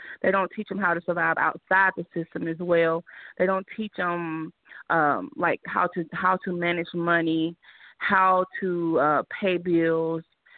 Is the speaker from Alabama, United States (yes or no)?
yes; Town Creek, Alabama, United States; also born or lived in Decatur; now in Atlanta, United States; I'm actually from Decatur, Alabama, but I grew up in Town Creek from the ages 2 to I went to college. I'm now 36 years old, and I now reside in Atlanta, Georgia.